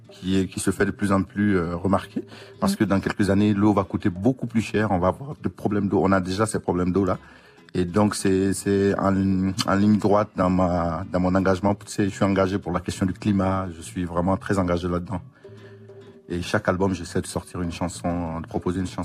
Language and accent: French; Burkina Faso; Aujourd'hui, on est obligé, en tant que Burkinabé, de se mettre ensemble contre ce terrorisme